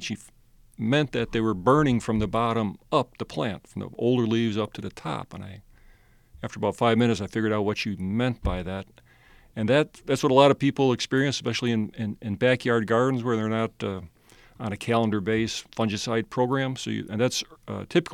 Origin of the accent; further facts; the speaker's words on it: Chicago, Illinois, United States; now in Alabama, United States; Yeah, I'm from Chicago originally. You probably can't tell by my accent